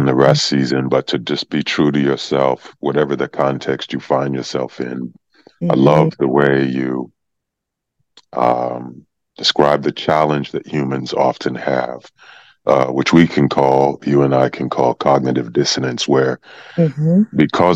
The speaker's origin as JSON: {"language": "English", "region": "New Mexico", "country": "United States", "tie": "born or raised there", "said": "I was born and raised in La Tierra del Encanto, Land of Enchantment, in New Mexico."}